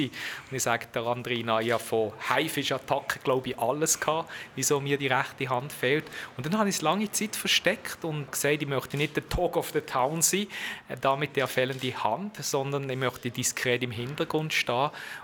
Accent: Düdingen, Fribourg, Switzerland; Sehr behütet aufgewachsen im Kanton Freiburg in Düdingen mit einem jüngeren zweihändigen Bruder.

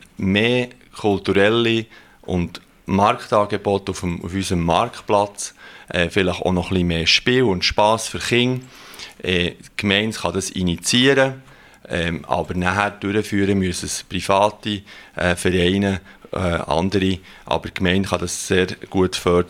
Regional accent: Switzerland; moved away as an adult; Ich bin als Schweizer in ein fremdes Land gekommen, habe dort Leute lernen kennen, ich habe die ganze Sprache müssen auch lernen. Gut, Englisch habe ich schon ein bisschen können von Schule

